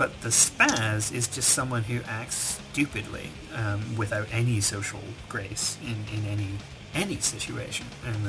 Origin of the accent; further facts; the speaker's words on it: United States; You know how we as American people have bangs on our head?